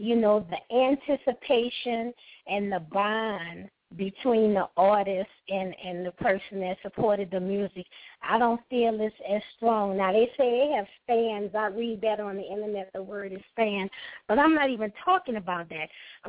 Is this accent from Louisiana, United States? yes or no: yes; New Orleans, Louisiana, United States; Like, I'm from New Orleans, and I had artists from the East Coast and the West Coast and the Midwest on my records.